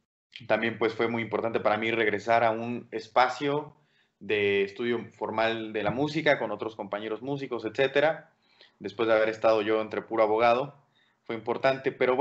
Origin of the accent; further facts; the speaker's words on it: La Piedad, Michoacán, Mexico; yo soy originario de La Piedad, Michoacán. Ahí comencé a estudiar piano a los 5 años de edad